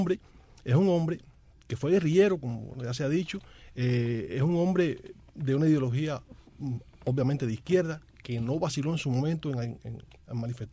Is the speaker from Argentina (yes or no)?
no; Cuba; puesto que yo soy cubano, no soy colombiano.